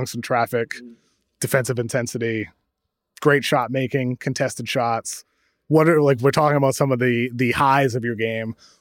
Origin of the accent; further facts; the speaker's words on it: Brockton, Massachusetts, United States; I grew up in Brockton, Mass. We watched the Celtics growing up.